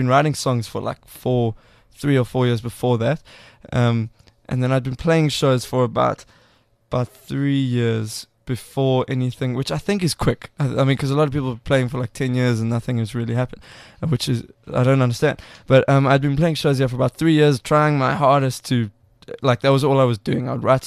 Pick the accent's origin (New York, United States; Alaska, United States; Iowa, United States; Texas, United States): Alaska, United States; Fishhook; I've always growing up in Fishhook, I've always thought, this is not where I'm going to live.